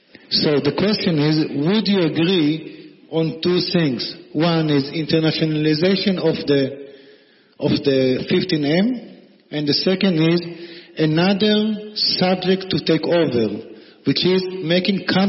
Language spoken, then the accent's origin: English; Israel; now in Berlin, Germany; I'm from Israel.